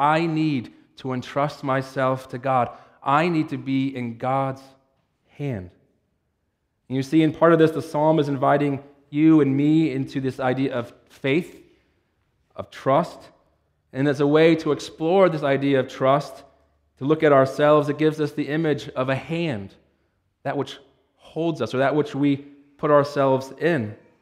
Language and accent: English; Cincinnati, Ohio, United States; also born or lived in Pennsylvania; I was born in Pennsylvania, but I grew up mostly in Cincinnati, Ohio, and I lived in a subdivision called Rolling Knolls.